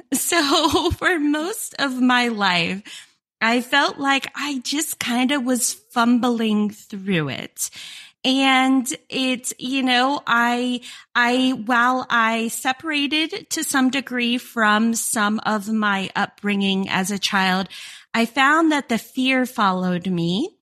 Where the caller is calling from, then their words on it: Florida, United States; I am in a small city in Florida.